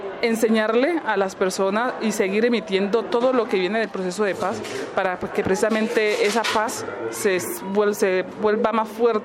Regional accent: Quibdó, Chocó, Colombia; vengo del departamento del Chocó, municipio de Quibdó

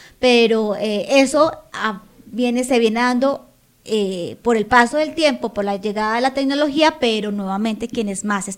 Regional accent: Colombia; Como somos los colombianos.

